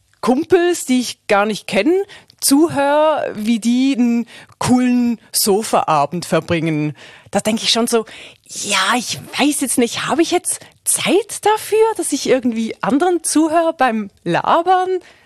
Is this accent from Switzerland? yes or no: yes; Switzerland; ich komme aus der Schweiz.